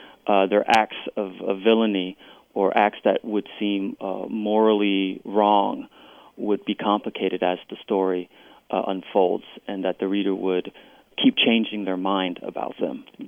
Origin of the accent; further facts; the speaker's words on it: United States; I think I view myself as very American. And in many ways, I'm an outsider to Vietnamese culture as well, to Vietnam.